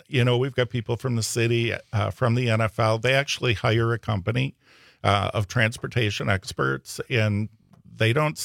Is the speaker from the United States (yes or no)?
yes; Rosendale, United States; grew up in Rosendale. That's my hometown.